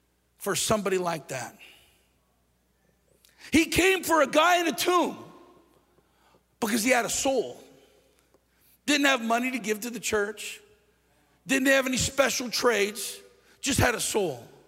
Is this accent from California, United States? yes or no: yes; Los Angeles, California, United States; I grew up in Los Angeles. I grew up in the heart of Los Angeles.